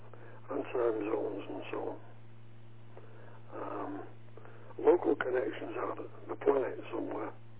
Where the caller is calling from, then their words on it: Manchester, North West England, United Kingdom; the location is Manchester.